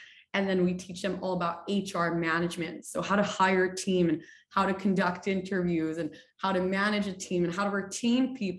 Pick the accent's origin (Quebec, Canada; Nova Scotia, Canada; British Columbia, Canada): Quebec, Canada; Montreal; I was born and raised in Montreal, specifically in Beaconsfield. So I've lived here my whole life.